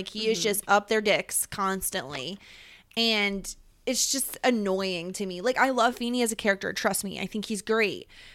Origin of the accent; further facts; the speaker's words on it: New York, United States; accent: upstate New York; I mean, we're both from the Northeast, right? Like, we both yeah. don't have, like, the best accents that anybody has ever heard. Like, no one's ever like, I wish I had an upstate New York accent.